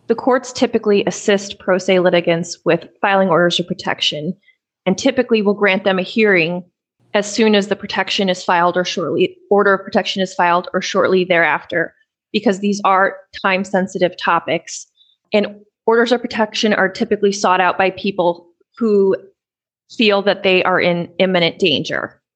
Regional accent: Valparaiso, Indiana, United States; I'm from Valpo and I was born and raised there, and I really enjoyed attending law school there. And that's kind of how I stayed in Northwest Indiana in the Chicagoland area. I have never really actually left.

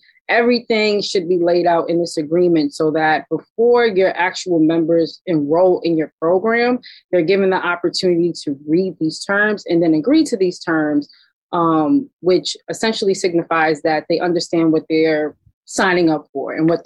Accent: New York, United States; I'm from New York.

